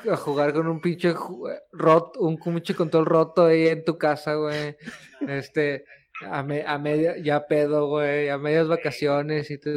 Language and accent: Spanish; Mexico City, Mexico; now in Tijuana, Mexico; aquí soy nativo, güey. O sea, ¿sí? Realmente hablo como hablo, pocheo. O sea, todo aquí como tijuanense. Pero el día que se enteran que soy chilango, soy el chilango.